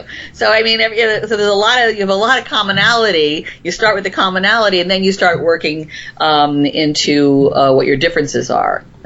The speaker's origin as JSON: {"language": "English", "region": "Florida", "country": "United States", "tie": "born or raised there", "said": "And I grew up in Florida, and when I came up here because I got a job at Stage Door Manor, which is up in the Catskills."}